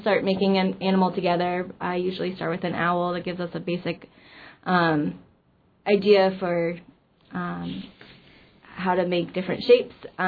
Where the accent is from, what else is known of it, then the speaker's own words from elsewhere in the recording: East Coast, United States; So I am from the East Coast. I went to school at Savannah College of Art and Design